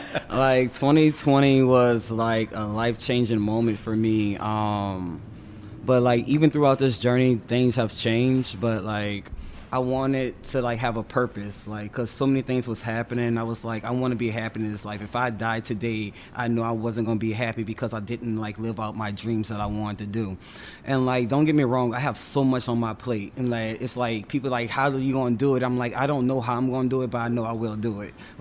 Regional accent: New Orleans, Louisiana, United States; Yes, I'm from New Orleans.

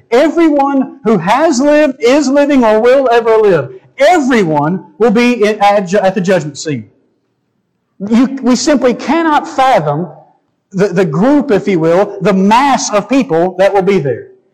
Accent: United States; Some people seem to believe that because I'm an American, I guess I'm going to heaven.

